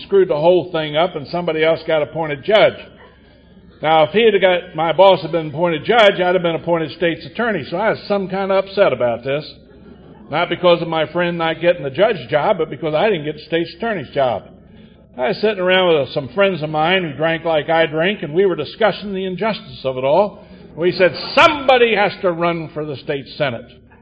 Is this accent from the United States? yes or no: yes; Hagerstown, Maryland, United States; I was born and raised in Hagerstown. My wife and I moved back to Hagerstown.